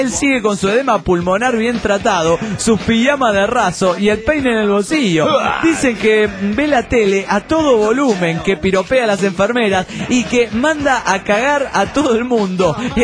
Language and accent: Spanish; Bogotá, Colombia; born there; Si mi memoria no me engaña, yo nací en aquella ciudad, en Bogotá, y recuerdo que en vez de ser una zona calurosa, es todo lo contrario. Por la altitud en la que se encuentra ubicada, hace un clima templado, tirando más a frío como el otoño europeo.